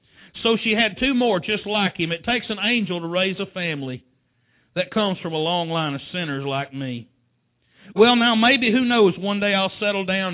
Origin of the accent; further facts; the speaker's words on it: the South, United States; Oh, we're from the South.